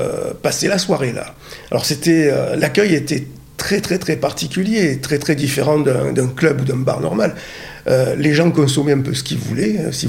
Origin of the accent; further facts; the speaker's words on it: Marseille, Provence-Alpes-Côte d'Azur, France; je suis né à 20 mètres du bar. Moi, je suis du Panier, et de la rue des Repentis, angle rue de l'Évêché, au troisième étage, je suis né là-haut.